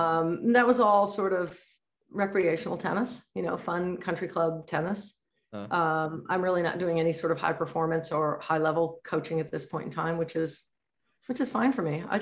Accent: New York, United States; also born or lived in California; I moved back to New York and I'm from New York originally. I lived in California for about 25 years

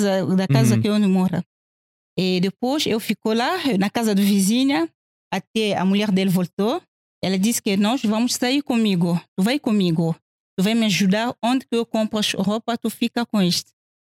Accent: DR Congo; now in Portugal; Eu saí do Congo e depois passou Congo Brazzaville. Congo Brazzaville e depois Mali, entrou Mali. Mali, Algéria. Algéria, Marrocos.

